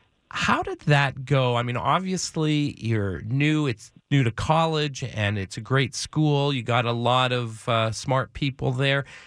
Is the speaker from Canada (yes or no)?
yes; Winnipeg, Manitoba, Canada; oh, I'm from Winnipeg, and we have a, we were talking about a cottage. I have a cottage at West Hawk Lake, which is in Lake of the Woods.